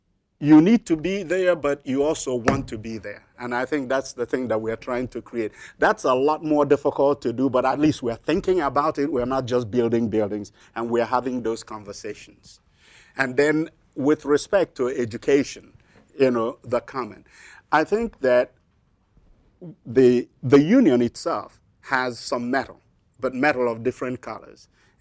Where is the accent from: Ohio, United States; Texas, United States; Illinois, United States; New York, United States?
New York, United States; I came from New York, and I just, you know, liked, you know, coming, popping out of Grand Central Station and having all these people.